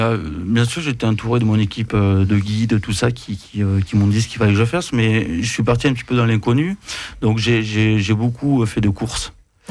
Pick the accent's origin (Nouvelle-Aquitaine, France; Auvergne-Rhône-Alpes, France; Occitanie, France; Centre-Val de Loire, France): Occitanie, France; Arbon; J'ai voulu revenir à mes racines parce que je suis montagnard, je viens des Pyrénées. J'ai grandi à Arbon, au-dessus d'Aspet.